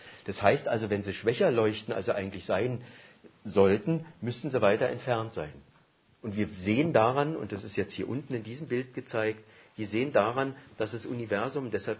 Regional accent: Austria; weil wir eben als Österreicher jetzt der ESO beigetreten sind

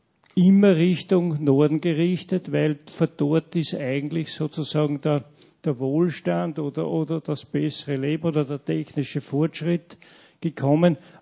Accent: Upper Austria, Austria; Ich stamme aus dem Mühlviertel und zwar ganz grenznahe zu Tschechien. Und meine Eltern, als ich geboren wurde, waren schon relativ alt.

